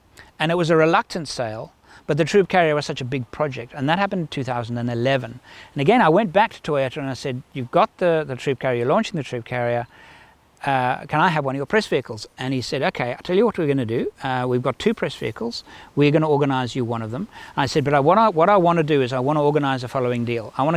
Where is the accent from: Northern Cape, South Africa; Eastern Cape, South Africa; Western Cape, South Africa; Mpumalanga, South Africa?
Western Cape, South Africa; Cape Town; On a trip from my hometown in Cape Town to a place called George, which is east, 6 hours